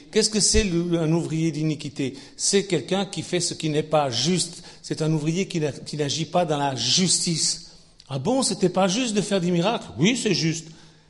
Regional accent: Switzerland; Chez nous, en Suisse, on dit, c'est la foi du charbonnier.

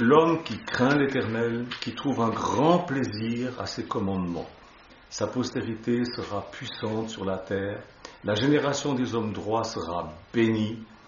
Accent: Switzerland; je dis ça parce que je suis suisse

